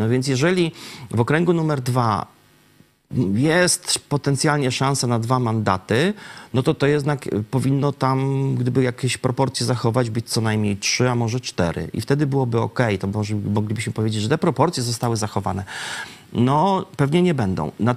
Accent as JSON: {"language": "Polish", "town": "Lublin", "region": "Lublin Voivodeship", "country": "Poland", "tie": "born there", "said": "W Lublinie konkretnie."}